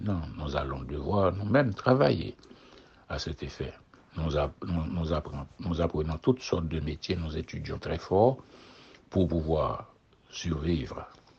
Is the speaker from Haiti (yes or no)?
yes; Haiti; surtout que chez nous en Haïti, nous avons les mêmes pratiques qui sortent des ténèbres pour entrer dans le plein jour aussi